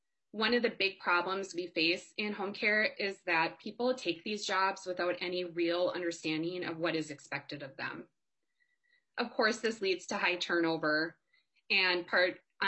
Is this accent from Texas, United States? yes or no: no; Oakdale, Minnesota, United States; I'm from Oakdale.